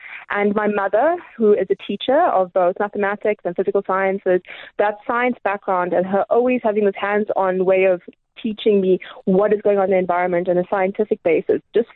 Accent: King William's Town, Eastern Cape, South Africa; I was born in Kebega, and I grew up in a small little town called King Williamstown. My entire father's side of the family lives in Kebega, and we grew up in King Williamstown, there where my mother was a lecturer at Agricultural College.

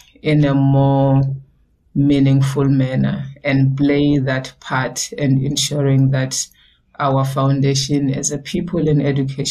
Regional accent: Justicia, Mpumalanga, South Africa; Love education, believe in education, and also love the communities, which is where I come from, born and raised in Justicia.

